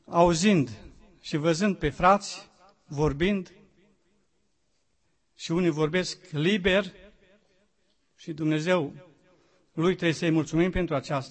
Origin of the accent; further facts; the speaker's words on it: Deva, Hunedoara County, Romania; sunt din Deva, sunt pentru a doua oară că am venit aici în Sânt Petru.